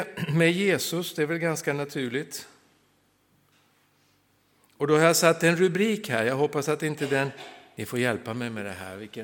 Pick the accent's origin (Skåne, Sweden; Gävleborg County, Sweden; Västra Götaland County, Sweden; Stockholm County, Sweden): Stockholm County, Sweden; Södertälje; also born or lived in Mariefred; det var nästan 40 år sedan jag flyttade från Södertälje där jag växte upp i pingstförsamlingen i Södertälje. Annars är jag född i en liten stad som heter Mariefred i Sörmland. Så det är min bakgrund.